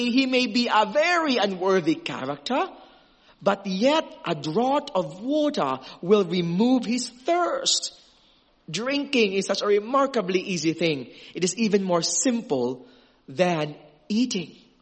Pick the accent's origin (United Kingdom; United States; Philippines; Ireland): Philippines; I'm a Filipino. I'm used to the water here. I lived here all my life.